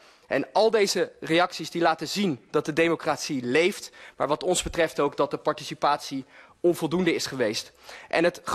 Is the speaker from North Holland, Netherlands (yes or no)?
yes; Amsterdam, North Holland, Netherlands; ik ben wel geboren en getogen en ik kom uit Oet-Amsterdam. Maar gelukkig al meer dan de helft van mijn leven woonachtig in de mooiste stad van Nederland.